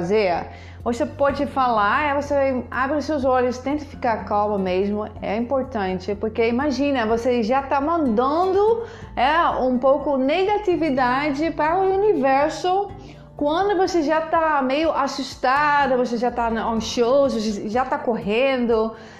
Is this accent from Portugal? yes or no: no; Netherlands; Portuguese is a second language; now in Rio de Janeiro, Brazil; Eu sou holandesa, eu moro no Rio, e eu adoro vocês brasileiros.